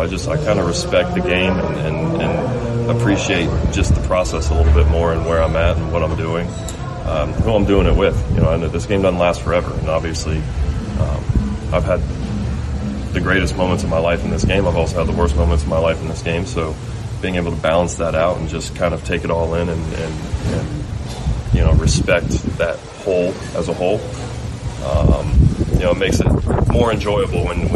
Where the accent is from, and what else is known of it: the South, United States; born or raised there